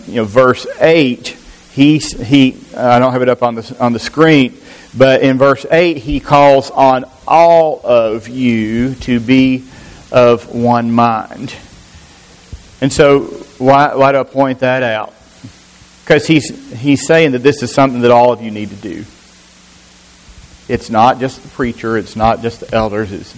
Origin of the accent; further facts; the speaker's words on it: Alabama, United States; And you say, well, we're from the South.